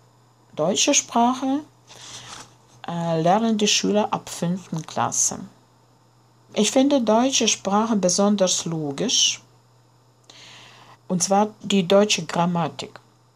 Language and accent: German; Latvia; now in Riga, Latvia; Ich komme aus Lettland. Ich wohne in Riga